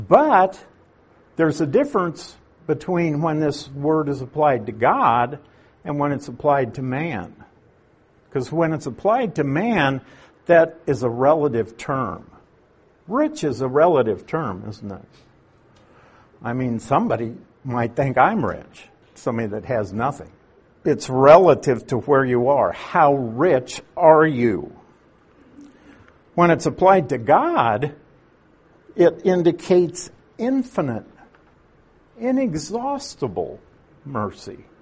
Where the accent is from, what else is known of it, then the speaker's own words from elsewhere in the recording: Nebraska, United States; I use Warren Buffett because I'm from Nebraska.